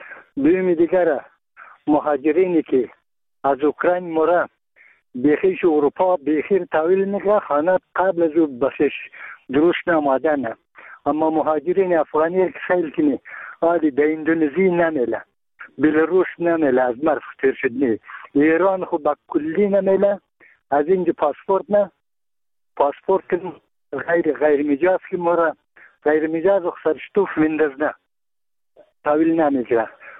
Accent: Bamyan, Afghanistan; ما یک تن از بامیانیم

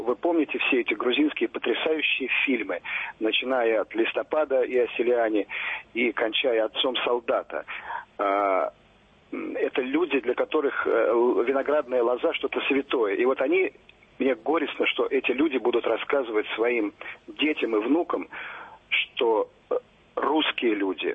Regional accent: Moscow, Russia; вот я москвич

